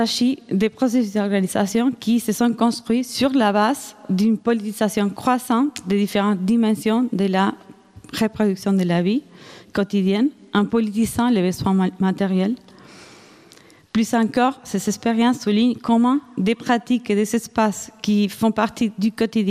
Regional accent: Argentina; accent: Argentine; French is a second language; je m'excuse aussi pour mon petit accent argentin

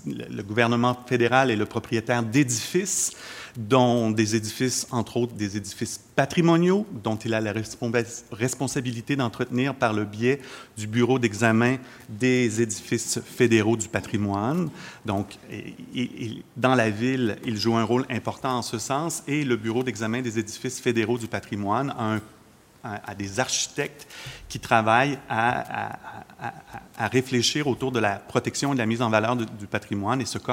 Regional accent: Quebec, Canada; accent: Quebecois; je vous amène au Québec. Vous allez entendre mon accent québécois tout au long de ma présentation.

